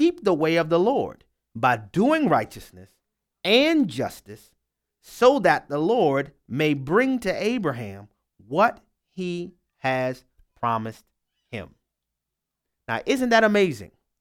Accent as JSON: {"language": "English", "region": "Louisiana", "country": "United States", "tie": "born or raised there", "said": "I will be there participating with my brethren from my home state."}